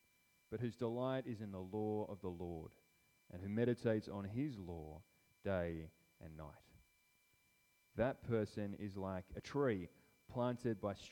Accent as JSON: {"language": "English", "region": "Tasmania", "country": "Australia", "tie": "born or raised there", "lives_now": "Subiaco, Australia", "said": "I grew up in Tassie on the coast and in the farmland, so familiar with living in the bush. It's great. But then moved over here"}